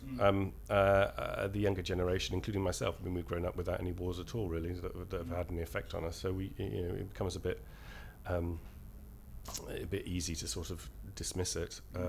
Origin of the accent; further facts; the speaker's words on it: Norwich, East of England, United Kingdom; also born or lived in South Pacific; now in London, United Kingdom; I was, in fact, born in the South Pacific, which is slightly in a colony in the South Pacific. And then I grew up in Norfolk, in Norwich. Went to university up in Durham and then came down to London. And I've been in London for 15 years now.